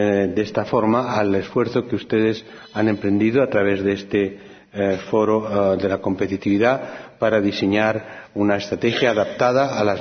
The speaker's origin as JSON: {"language": "Spanish", "region": "Catalonia", "country": "Spain", "also_born_or_lived": "California, United States", "said": "primero desde California, en los últimos 3 años ya desde la vuelta a mi tierra, a Cataluña"}